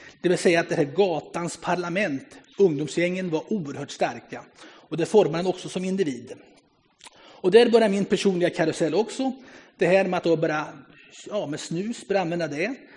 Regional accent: Örebro, Örebro County, Sweden; är född och uppväxt i Örebro.

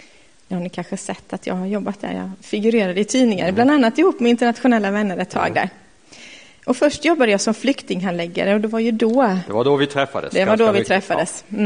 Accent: Gränna, Jönköping County, Sweden; now in Vaggeryd, Sweden; Jag växte upp i Gränna, by the sea som man säger, hemma.

